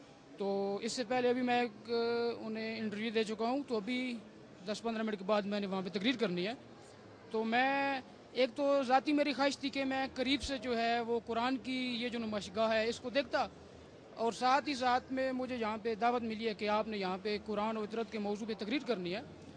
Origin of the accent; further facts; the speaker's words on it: Pakistan; now in Qom, Iran; میں پاکستان سے قم میں علم دین حاصل کرنے کے لیے آیا ہوں.